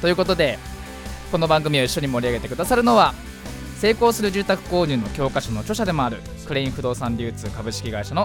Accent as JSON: {"language": "Japanese", "town": "Fujisawa", "region": "Kanagawa", "country": "Japan", "said": "藤沢出身の俳優タレントとして活動する私"}